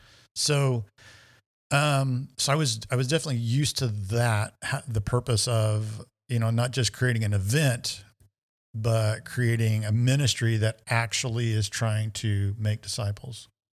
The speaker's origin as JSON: {"language": "English", "region": "Indiana", "country": "United States", "tie": "born or raised there", "said": "So Rob and I took maybe 6 months off where we moved back to Indiana. I lived in my hometown, was incredibly miserable for 6 months."}